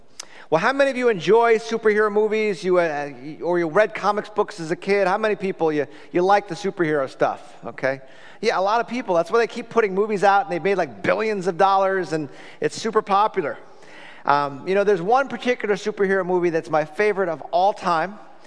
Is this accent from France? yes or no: no; Ireland; I am an Irishman, believe it or not.